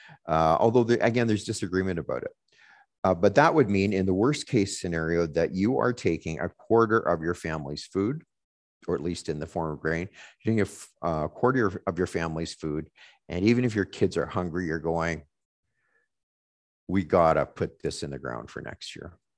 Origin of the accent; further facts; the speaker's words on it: Manitoba, Canada; We're both from Manitoba. I don't know, that should count for something, but we're quite different in a way. He's from that town in Manitoba and I'm from this town in Manitoba, you know?